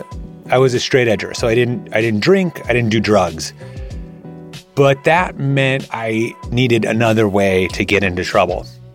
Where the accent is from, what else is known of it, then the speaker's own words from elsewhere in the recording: Minneapolis, Minnesota, United States; I grew up in Minneapolis. It's such a cool city. It is just fun, vibrant place.